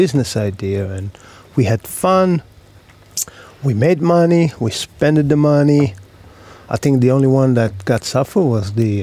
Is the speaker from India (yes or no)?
yes; India; because I came from India.